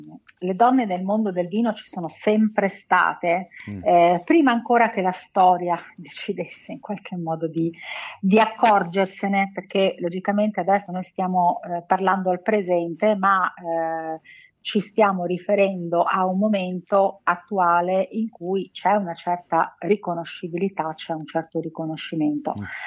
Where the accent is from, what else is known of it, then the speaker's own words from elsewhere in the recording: Veneto, Italy; now in Rome, Italy; anche se dalla pronuncia non si direbbe perché sono veneta, ma ormai sono romana di adozione da tantissimi anni